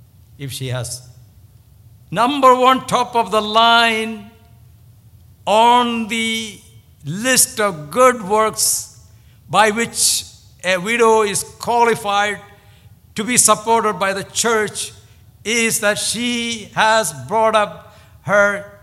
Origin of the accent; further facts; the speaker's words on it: India; When I was growing up in India, we didn't have any nursing home.